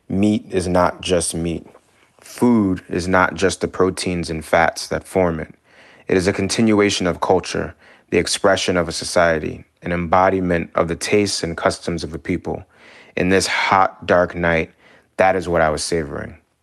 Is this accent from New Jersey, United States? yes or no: no; Bronx, New York, United States; You know, I grew up in the Bronx, New York. It was a melting pot of so many different cuisines